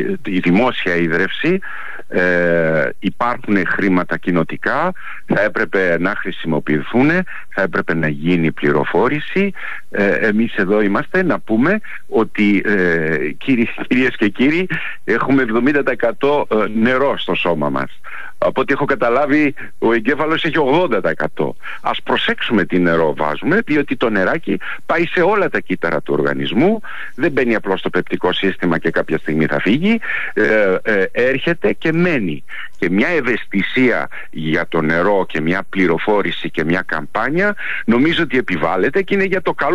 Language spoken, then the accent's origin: Greek; Greece; Εγώ λέω λοιπόν, σαν Έλληνας που είμαι